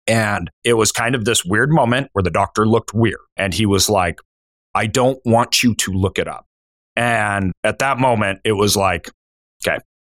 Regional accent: Idaho, United States; Now I'm from Idaho. So being there in California, it's usually the opposite.

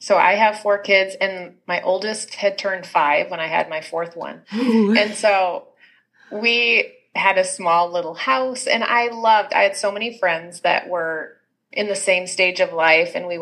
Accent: Kansas City, Missouri, United States; I'm from Kansas City, Missouri. That's where I'm living.

